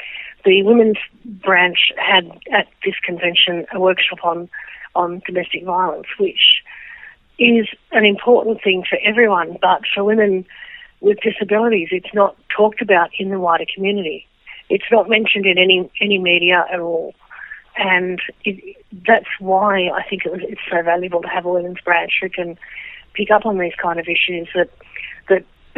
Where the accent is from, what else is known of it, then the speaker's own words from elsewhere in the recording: Sydney, New South Wales, Australia; I'm from Sydney originally, born with congenital cataracts, so born totally blind. Went through the special school system up here in Sydney. Integrated into Carlingford High School